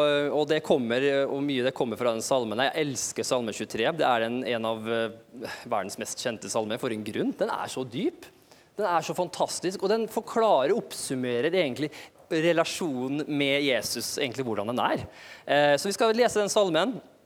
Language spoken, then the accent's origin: Norwegian; Kristiansund, Møre og Romsdal, Norway; also born or lived in Sweden; jeg ble født i Sverige faktisk, vokste opp i Kristiansund